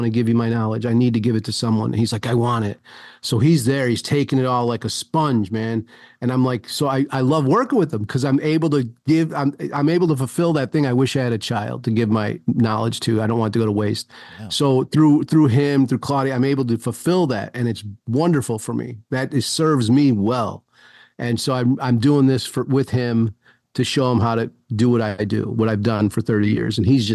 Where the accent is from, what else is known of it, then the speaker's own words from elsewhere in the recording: Chicago, Illinois, United States; Yeah, and I come from the Chicago, and so, you know, saying those things in Chicago is nothing but a thing.